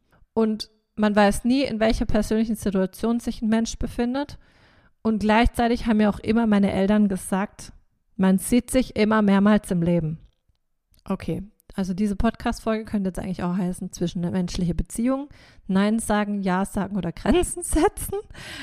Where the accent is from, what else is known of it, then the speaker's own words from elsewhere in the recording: Rheinstetten, Baden-Württemberg, Germany; weil in meinem Heimat, in Anführungsstrichen, Dorf, ist ja mittlerweile eine große Kreisstadt, für mich ist es immer noch ein Dorf, Rheinstetten